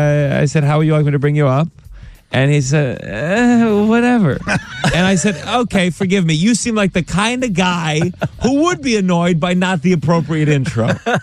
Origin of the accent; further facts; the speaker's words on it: New York, United States; you know, I'm from New York.